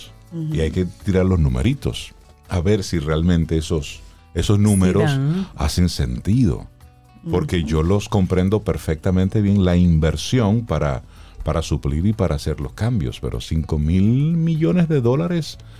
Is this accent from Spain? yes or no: no; Dominican Republic; Si dividimos 5.400 millones entre los 11 millones de dominicanos que somos